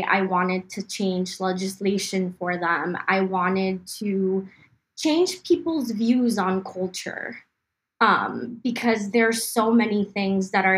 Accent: Mexico; English is a second language; I think growing up in Mexico, I also got a lot of like interaction with animals in terms of like going to the market

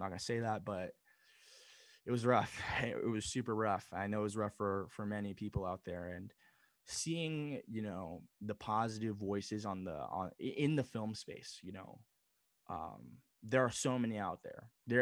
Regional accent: Los Angeles, California, United States; I'm from Los Angeles, so it's kind of like in my blood at this point.

